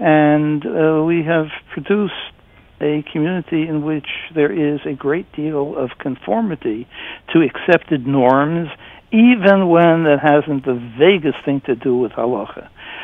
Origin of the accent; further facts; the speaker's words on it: United States; I'm an American.